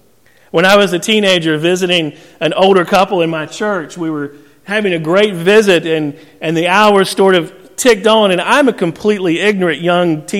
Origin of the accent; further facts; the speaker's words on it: the South, United States; But you know what I learned growing up in the South? Is Southern hospitality has rules, doesn't it?